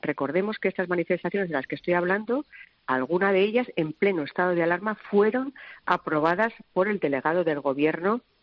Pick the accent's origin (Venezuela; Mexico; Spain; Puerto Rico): Spain; Navarre; Que los navarros dejemos de ser lo que somos, navarros y españoles